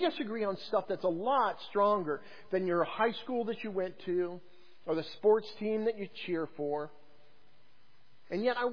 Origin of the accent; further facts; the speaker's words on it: Colorado Springs, Colorado, United States; I met a friend of Dale's, actually, I guess a co-worker, who was actually from my hometown.